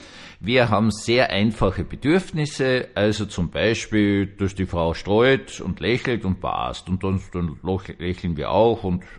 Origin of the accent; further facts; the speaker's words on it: Carinthia, Austria; Bei uns in Kärnten hat es immer wieder Schwierigkeiten gegeben.